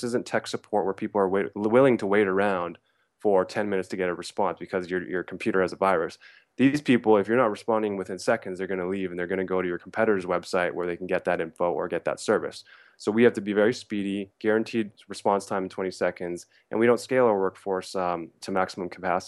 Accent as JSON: {"language": "English", "country": "Canada", "said": "And it's because we're Canadian. It's the mentality."}